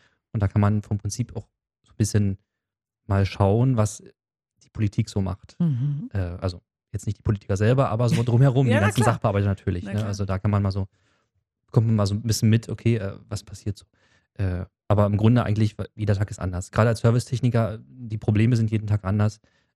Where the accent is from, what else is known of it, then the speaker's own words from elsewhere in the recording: Teltow, Brandenburg, Germany; Ich komme halt selber auch aus Teltow.